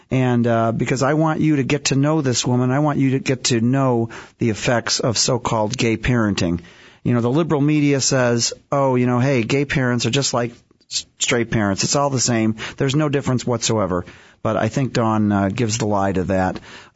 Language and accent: English; Illinois, United States; born there; I got to come out to where I was born in Illinois. I got to come back to this great state